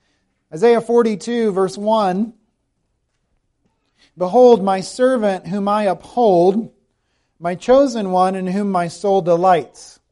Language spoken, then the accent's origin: English; South Carolina, United States; The state where I grew up in South Carolina went to the polls yesterday in the Republican primary.